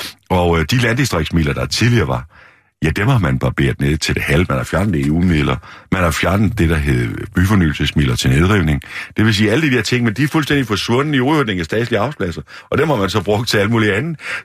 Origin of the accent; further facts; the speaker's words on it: Faaborg, Region of Southern Denmark, Denmark; hvis man tager en by som Forborg på Fyn, hvor jeg kommer fra